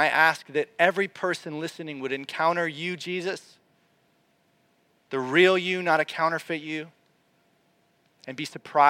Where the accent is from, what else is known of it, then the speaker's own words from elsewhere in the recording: Florida, United States; 10-minute torrential downpours that I used to experience every summer day growing up in Florida.